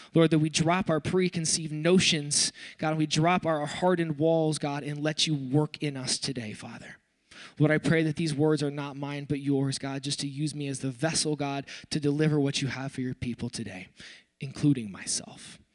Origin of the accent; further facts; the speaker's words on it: Dallas, Texas, United States; moved away; I was born in Dallas, Texas. I spent the first half of my life down there.